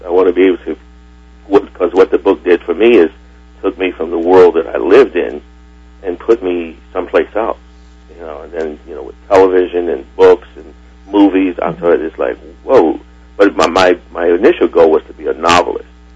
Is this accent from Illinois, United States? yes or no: no; Kentucky, United States; As you said, you know, I grew up in Kentucky.